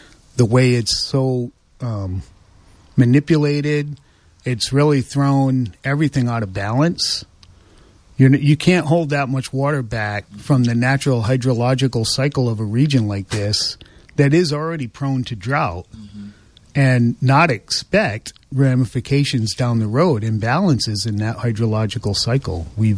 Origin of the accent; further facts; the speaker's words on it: East Coast, United States; But you know, I grew up on the East Coast, and the salmon were already long gone from the rivers by then.